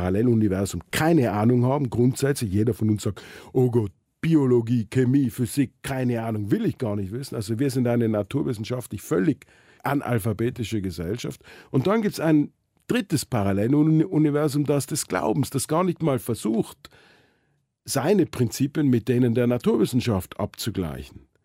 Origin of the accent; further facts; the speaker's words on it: Tyrol, Austria; ich als Tiroler, für mich waren die Berge immer das große Gegenüber.